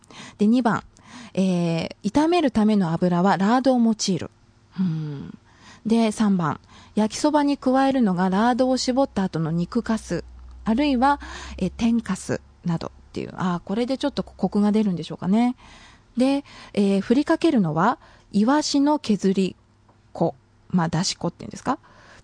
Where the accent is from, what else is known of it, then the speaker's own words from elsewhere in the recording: Shizuoka, Japan; 私もね、静岡出身なのに知らなくって。